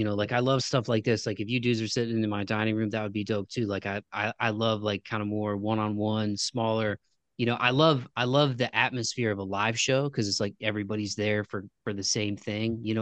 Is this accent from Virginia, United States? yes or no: no; Toledo, Ohio, United States; Like where I'm from in Toledo, and this isn't a knock on my hometown